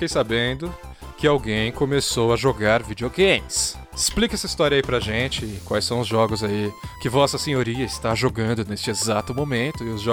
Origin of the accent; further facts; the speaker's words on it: Brazil; Mas claro, como nós somos brasileiros, né, a gente não pegou esse contexto.